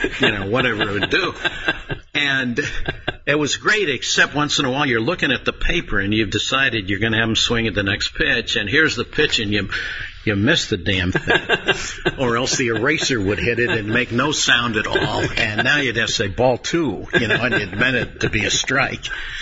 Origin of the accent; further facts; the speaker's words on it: Detroit, Michigan, United States; I grew up in Detroit